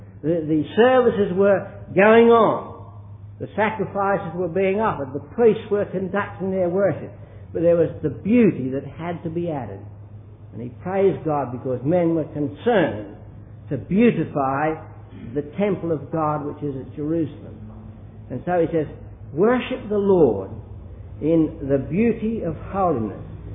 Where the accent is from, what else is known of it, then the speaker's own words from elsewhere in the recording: Scotland, United Kingdom; And I was brought up in Scotland, I was brought up in a lot of Scots traditions.